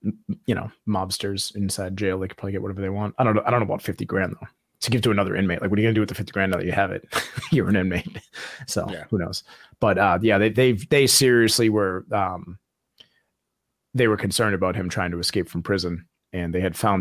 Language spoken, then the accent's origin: English; Connecticut, United States; now in Florida, United States; I know this is completely off topic, but I'm from Connecticut and moved to Florida.